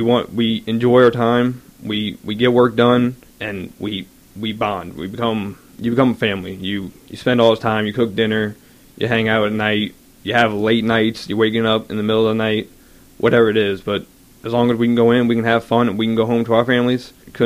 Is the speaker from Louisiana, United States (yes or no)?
yes; New Orleans, Louisiana, United States; Well, I was raised in New Orleans, New Orleans East, until I was about 11 when Hurricane Katrina hit, and then we moved out to Lacombe with my aunt